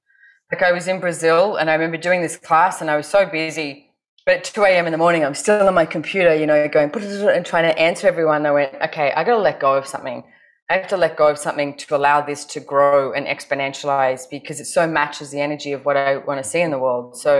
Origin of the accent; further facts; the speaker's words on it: Australia; moved away as an adult; also born or lived in Europe; I grew up in Australia. I was very adamant I wanted to see the world at a really young age. And I was 19 and I went off to America and I stayed in America for 3 months and then went and lived in Europe.